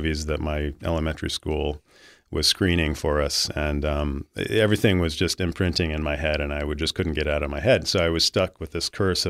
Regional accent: Idaho, United States; as I grew older and practically growing up in Idaho

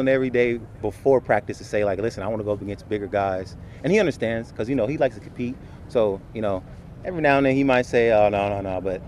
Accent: Alabama, United States; now in Pittsburgh, United States; I came from Alabama. We have big fan base, but, here in Pittsburgh, it's kind of, they're kind of a little bit more crazier than the Bama ones

